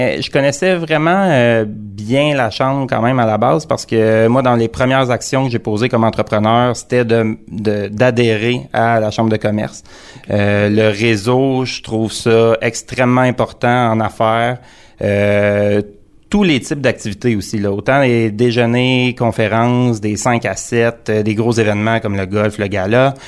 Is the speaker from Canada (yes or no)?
yes; L'Assomption, Quebec, Canada; Je suis natif de l'Assomption. J'ai toujours eu un sentiment d'appartenance fort à la région.